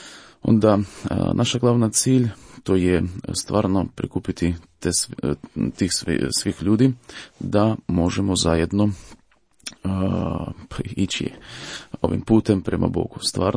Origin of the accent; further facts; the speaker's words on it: Ukraine; moved away as an adult; now in Croatia; Ja dolazim iz Ukrajine. Evo sad u 10. mjesecu je bilo godinu dana kad sam došao u Hrvatsku